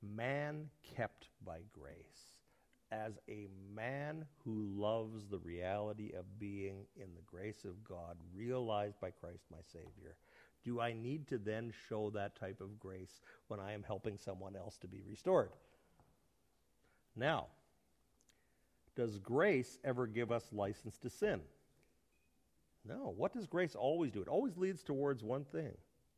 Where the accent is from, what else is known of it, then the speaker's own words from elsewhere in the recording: Winnipeg, Manitoba, Canada; In the city that I grew up in Winnipeg